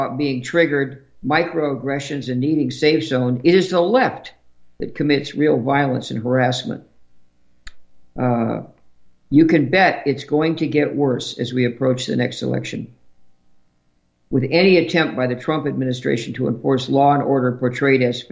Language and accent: English; Manhattan, New York, United States; born there; my parents lived in Brooklyn, although I was born in Manhattan.